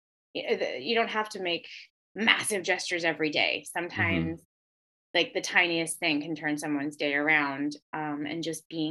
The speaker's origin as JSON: {"language": "English", "town": "Moorhead", "region": "Minnesota", "country": "United States", "tie": "born or raised there", "said": "Well, I love where I grew up. I love Minnesota. I love my hometown. They, as a community, the Fargo-Moorhead area is so supportive of the arts"}